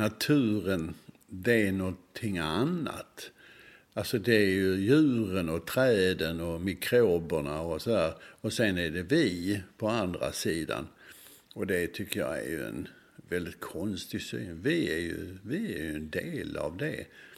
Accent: Malmö, Skåne, Sweden; alltså jag är född och uppväxt i Malmö

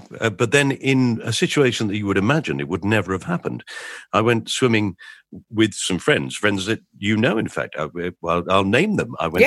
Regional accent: England, United Kingdom; We're English. We're in a foreign country.

